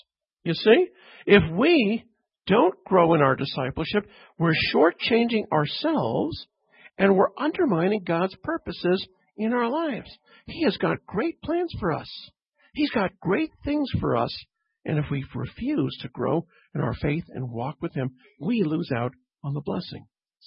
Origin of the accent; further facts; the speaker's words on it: Canada; but I grew up in Canada, of course, and there was this major accounting firm and investment firm.